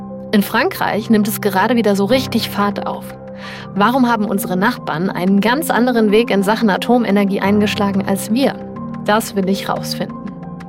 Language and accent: German; Kleinblittersdorf, Saarland, Germany; Wie wir von meiner Heimatgemeinde Klemm-Plittersdorf aus über eine kleine rote Fußgängerbrücke laufen